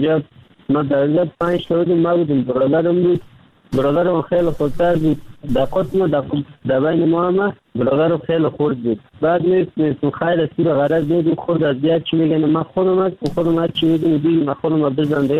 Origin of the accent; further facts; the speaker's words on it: Kabul, Afghanistan; آمدم از کابل آمدم